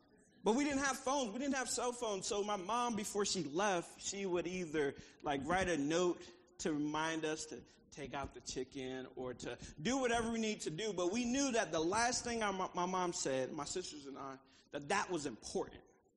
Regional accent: Virginia Beach, Virginia, United States; now in Suffolk, United States; So, but look, so I grew up right here in Virginia Beach. I actually went to Lansdowne Middle School and Lansdowne High School. So I felt like coming here, like I was kind of coming home. Like, I live in Suffolk now

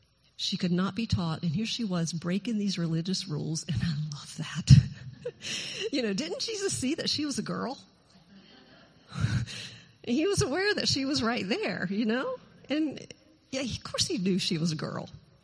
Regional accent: Currituck, North Carolina, United States; I was raised in Currituck

